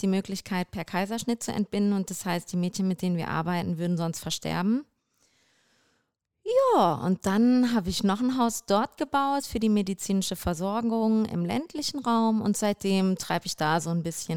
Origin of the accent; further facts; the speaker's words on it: North Rhine-Westphalia, Germany; bin da sehr unterstützt worden in meiner Heimat im Ruhrgebiet